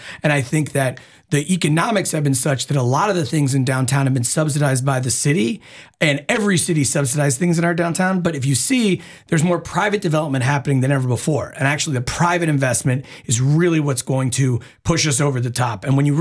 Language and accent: English; New Jersey, United States; I'm from New Jersey originally. My parents live in California.